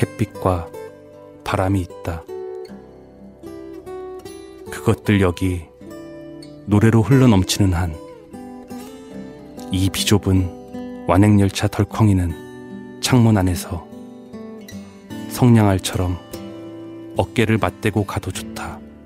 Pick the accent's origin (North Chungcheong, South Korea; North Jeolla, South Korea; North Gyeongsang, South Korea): North Jeolla, South Korea; Gunsan; moved away as an adult; now in Seoul, South Korea; 고등학교까지 지내다 서울로 대학 오면서 가끔 가게 되는 고향이 되었어요.